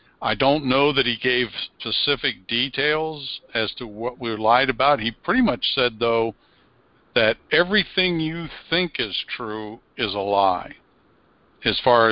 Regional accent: United States; I told him that as an American myself, I said I would support it

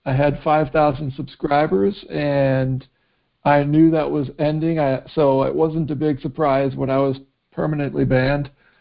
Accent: Wisconsin, United States; now in Montana, United States; So I grew up in Wisconsin. But ever since 2007, I've been just traveling the world mostly.

